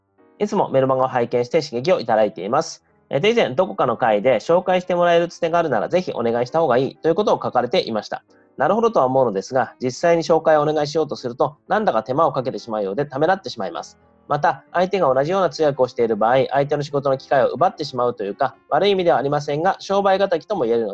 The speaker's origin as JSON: {"language": "Japanese", "region": "Toyama", "country": "Japan", "tie": "born or raised there", "lives_now": "Kyoto, Japan", "said": "それからしばらく故郷の富山に戻ろうかなと思っています"}